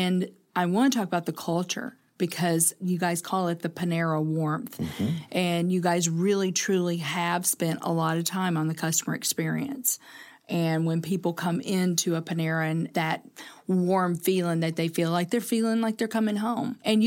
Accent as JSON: {"language": "English", "region": "Kentucky", "country": "United States", "said": "Well, I told you, you know, I'm from Kentucky. Greg and I are from Kentucky originally. And at our house, it was a skillet of cornbread every single night."}